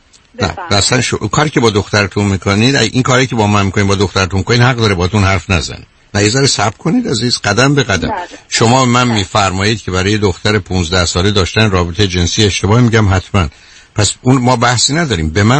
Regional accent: Iran; ما چون ایرانی هستیم

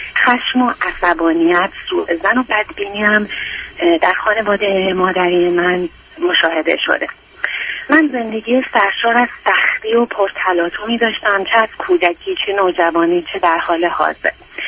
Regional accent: Iran; moved away as an adult; now in United States; من یه دختر 37 ساله هستم که حدود یک سال و نیمه از ایران مهاجرت کردم، اومدم امریکا. لیسانسی علوم ارتباطات هستم از ایران.

